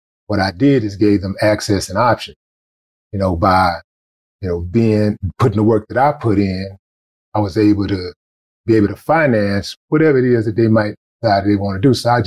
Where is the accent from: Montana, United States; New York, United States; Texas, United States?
Texas, United States; Houston; Because I'm from Houston, so we take our food seriously.